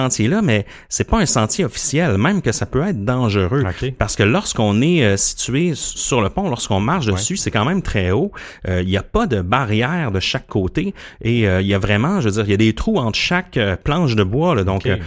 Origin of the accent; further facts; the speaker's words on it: Quebec, Canada; Ouais, moi, je viens de la Gaspésie, puis je me rappelle à Gaspé, j'allais souvent me balader sur la traque de chemin de fer